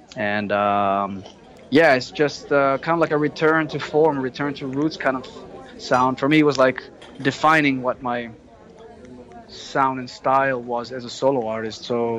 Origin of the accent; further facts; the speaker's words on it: Greece; I started playing guitar with you, and I come from Greece, and you'd never been there